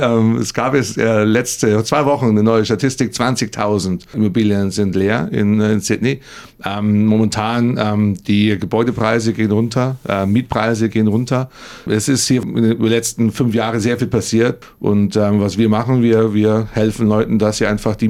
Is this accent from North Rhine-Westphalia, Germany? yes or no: no; Bavaria, Germany; now in Australia; Und ich sage immer, ich komme aus Bayern. Und ja, es ist ein altbayerischer Name … Und ja, so aus der Gegend von München